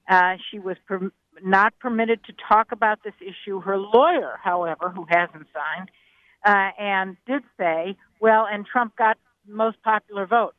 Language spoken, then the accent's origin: English; Cleveland, Ohio, United States; I'm from Cleveland, Ohio, which used to be one of the sort of capitals of iron and steel.